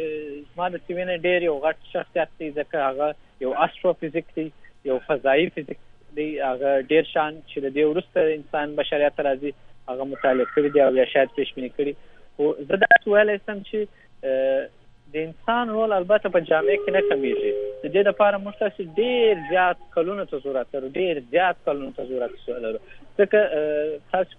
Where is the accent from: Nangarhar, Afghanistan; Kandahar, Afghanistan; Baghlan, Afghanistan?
Kandahar, Afghanistan; moved away as an adult; now in Turkey; زه په کندهار کې یو متوسط فامیل کې دنیا ته راغلی یم، خپلې منځنۍ او د لیسې په اندازه زده کړې په کندهار کې کړې دي. په 2013 کال کې د یو تحصیلي بورس له لارې ترکیې ته راغلم